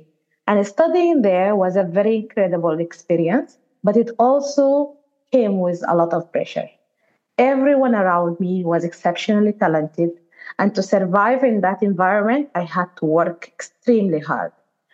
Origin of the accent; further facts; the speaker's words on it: Sudan; I was born and raised in Sudan, a very beautiful, very big country with incredible people, with a very rich resources.